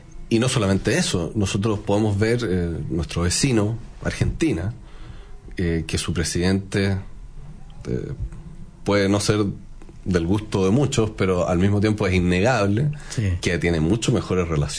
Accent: Chile; dónde estamos parados nosotros como chilenos?

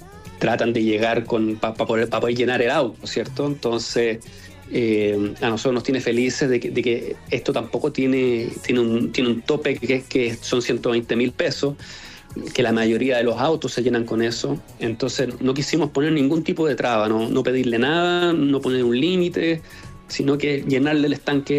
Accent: Chile; debiese ser como algo de orgullo para todos los que somos chilenos.

